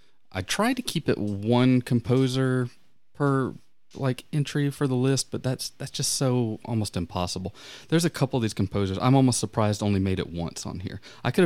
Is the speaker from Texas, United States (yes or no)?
no; Georgia, United States; so I grew up in the South, the American South, obviously, and Georgia particularly